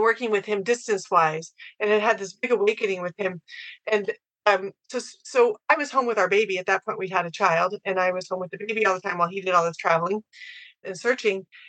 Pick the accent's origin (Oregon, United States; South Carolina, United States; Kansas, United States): Kansas, United States; Ottawa; had gotten a job at my hometown, Ottawa University in Kansas